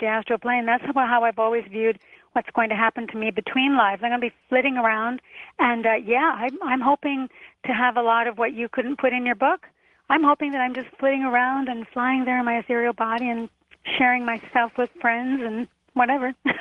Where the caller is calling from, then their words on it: Toronto, Ontario, Canada; calling from Toronto.